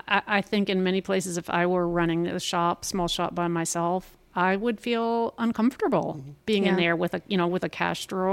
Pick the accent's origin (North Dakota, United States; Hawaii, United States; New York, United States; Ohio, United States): Ohio, United States; Dayton; We sort of are. I'm from the Dayton area. I don't know if you knew that.